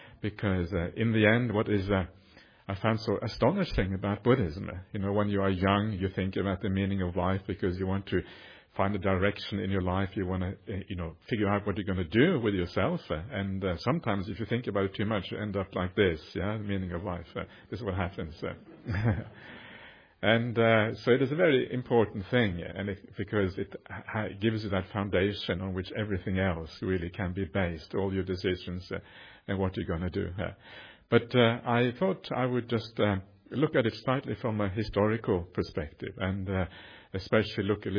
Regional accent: Norway; now in Australia; I'm actually an Aussie citizen now as well, so I'm kind of I call myself Auswegian, half Aussie, half Norwegian.

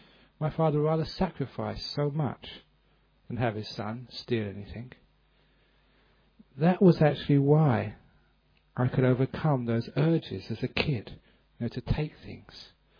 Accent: England, United Kingdom; I said, "Look, you do that to the Thai monks, but I'm English. Don't do it to me, please."

